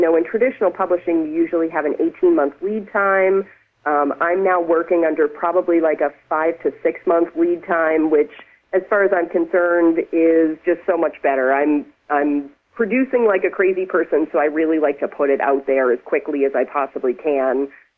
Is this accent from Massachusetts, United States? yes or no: yes; Boston, Massachusetts, United States; that book is set in Boston, okay, my hometown.